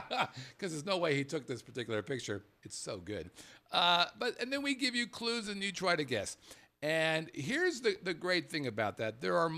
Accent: Los Angeles, California, United States; So I grew up in Los Angeles, L.A., where our rule was if I can't see it, I'm not going to breathe it.

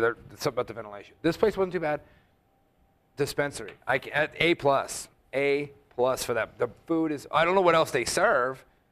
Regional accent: California, United States; now in Nevada, United States; Yeah, like we're from California initially. You can't even have certain kind of snakes.

